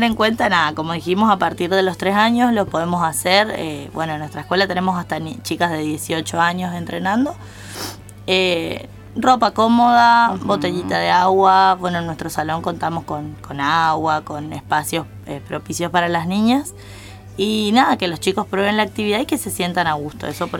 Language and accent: Spanish; Garupá, Misiones, Argentina; somos de Garupá, tenemos un instituto de gimnasia aeróbica